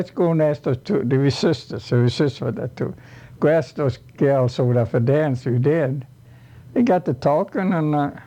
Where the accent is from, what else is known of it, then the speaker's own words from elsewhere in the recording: Sweden; now in United States; It was in, I come from Sweden.